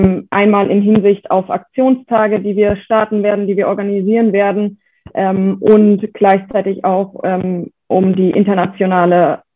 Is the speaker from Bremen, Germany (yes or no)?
no; Schlüchtern, Hesse, Germany; now in Frankfurt am Main, Germany; ich bin jetzt 26 Jahre alt, wohne in Frankfurt am Main. Ich bin in Schlichtern aufgewachsen, das ist in Hessen